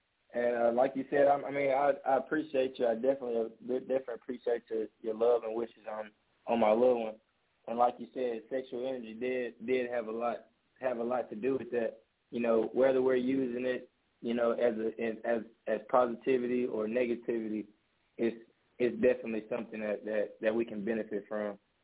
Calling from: Nashville, Tennessee, United States; I'm calling from Nashville, Tennessee.

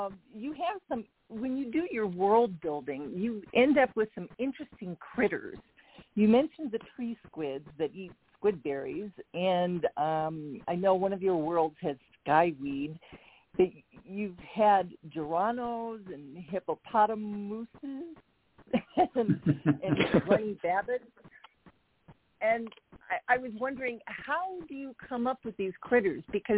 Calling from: Denver, Colorado, United States; I'm calling from Denver also.

